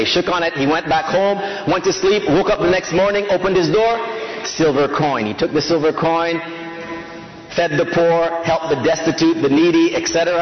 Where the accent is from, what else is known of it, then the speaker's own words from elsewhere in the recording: Canada; born there; When it comes to my citizenship, I was born here in Canada.